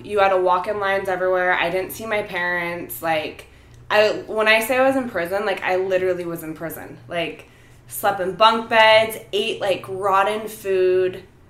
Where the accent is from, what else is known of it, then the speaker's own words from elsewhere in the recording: Las Vegas, Nevada, United States; So, this is in Vegas, because I'm born and raised in Vegas.